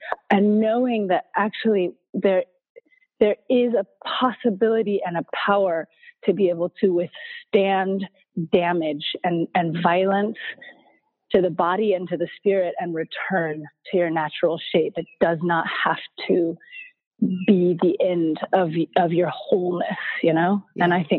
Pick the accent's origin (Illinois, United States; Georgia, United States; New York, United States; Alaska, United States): Georgia, United States; Atlanta; I'd been working in the prison community in Atlanta in my hometown.